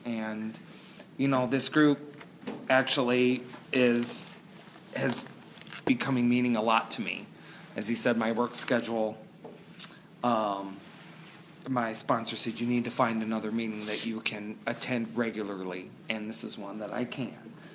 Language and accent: English; Rockford, Illinois, United States; So I grew up in the Midwest in Rockford, Illinois, which is outside of Chicago.